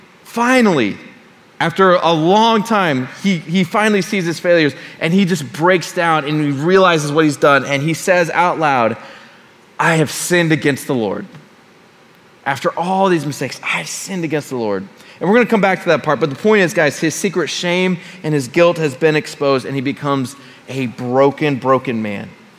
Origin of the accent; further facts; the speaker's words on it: Colorado, United States; I'm from Colorado. I hear a snow analogy and I'm like, yes.